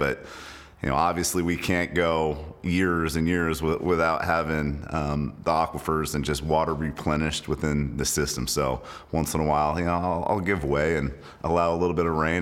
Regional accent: Yountville, California, United States; And so, yeah, growing up in Yountville in the 80s and 90s, it's a small town. It's, you know, less than 2 miles long and less than a mile wide, and there were plenty of kids and neighborhoods and families.

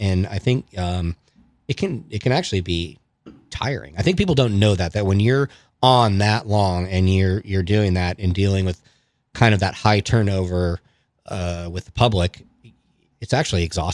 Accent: California, United States; I'm from California originally, and regular listeners of the show know that.

